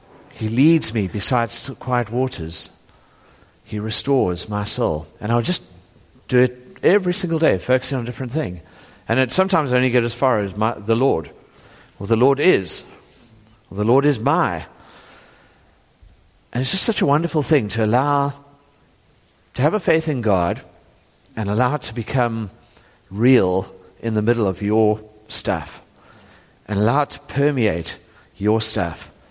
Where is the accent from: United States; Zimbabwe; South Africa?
South Africa; Johannesburg, Gauteng; But actually, I grew up in Joburg.